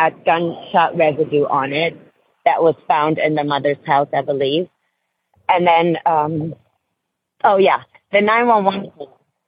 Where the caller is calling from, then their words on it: Atlanta, Georgia, United States; I'm calling from Atlanta, Georgia